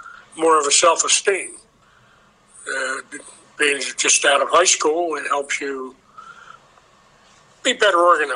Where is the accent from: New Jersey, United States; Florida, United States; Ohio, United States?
New Jersey, United States; Medford; also born or lived in Upper Darby, Pennsylvania / Marlton; I was born in Upper Darby, Pennsylvania, which is outside of Philadelphia. Mm-hmm. And I can't remember much there because I was too small. But I grew up in the town of Medford.